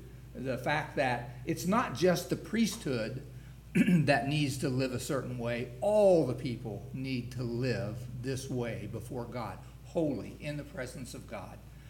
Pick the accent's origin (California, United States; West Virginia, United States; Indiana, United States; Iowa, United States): West Virginia, United States; and of course, you know, we're from West Virginia, so we understand it